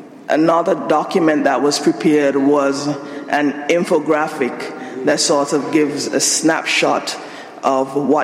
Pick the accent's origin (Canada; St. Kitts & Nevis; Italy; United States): St. Kitts & Nevis; Saint Kitts; I'm from St. Kitts, so we live on opposite parts of the world.